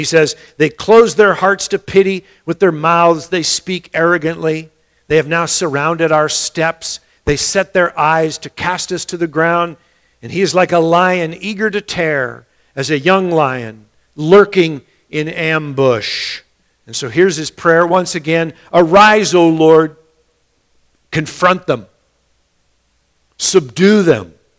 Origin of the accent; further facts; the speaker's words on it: United States; I mean, you know, I am so American, which means I talk really badly.